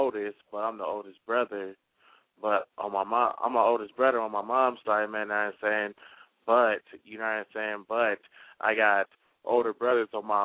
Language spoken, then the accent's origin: English; Minnesota, United States; I'm from Mayos, Minnesota.